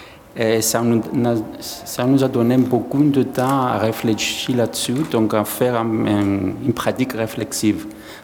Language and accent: French; Cyprus; now in Greece; Moi, je viens de Chypre. Chypre, c'est un autre pays de Grèce.